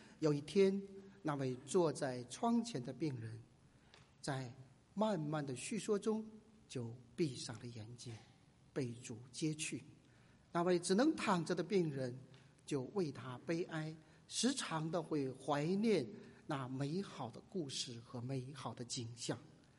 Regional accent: China; 我们中国人最明白什么是皇帝的旨意

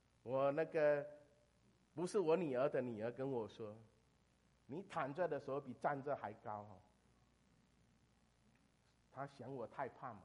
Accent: Fujian, China; 我是在福建长大的，

